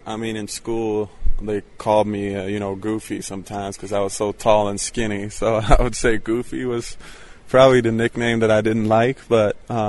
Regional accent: Sweden; There's a lot of hockey growing up in Sweden.

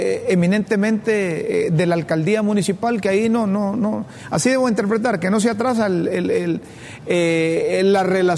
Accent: Honduras; Porque a nosotros como hondureños nos preocupa

